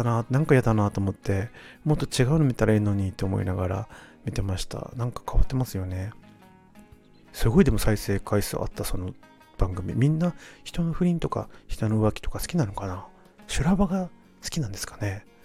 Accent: Okinawa, Japan; accent: Okinawan; 多分ね沖縄の話をしだすと僕ちょっと沖縄の訛りが復活してくるこの心配がありまして

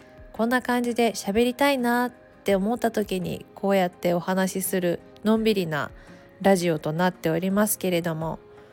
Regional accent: Takayama, Gifu, Japan; 私の生まれ故郷の岐阜県の高山もかなり雪が降って

